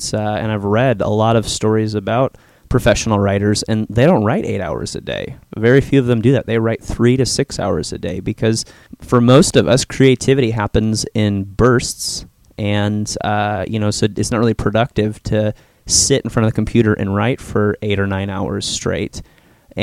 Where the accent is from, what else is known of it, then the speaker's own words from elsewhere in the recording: Chicago, Illinois, United States; now in Tennessee; Well, I am originally from Illinois, from the Chicago area, and I went to school there, spent all my life there, graduated college, joined a band, and toured for about a year.